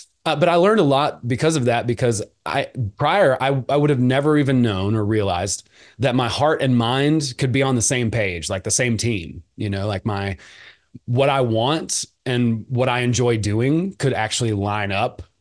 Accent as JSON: {"language": "English", "region": "Georgia", "country": "United States", "tie": "born or raised there", "said": "I'm from West Georgia. I grew up around a bunch of meth heads."}